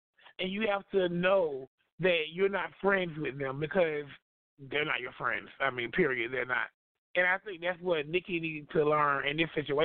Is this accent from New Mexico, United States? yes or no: no; Florida, United States; I'm from Florida, so, you know, like, I'm all about